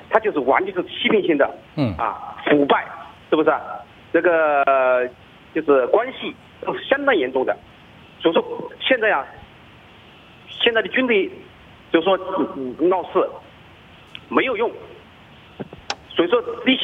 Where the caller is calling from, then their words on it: Hubei, China; 这个呢，我是湖北的